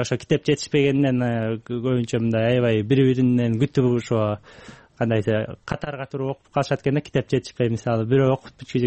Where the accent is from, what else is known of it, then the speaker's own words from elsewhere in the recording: Naryn, Naryn Region, Kyrgyzstan; өзүмдүн Нарындан болом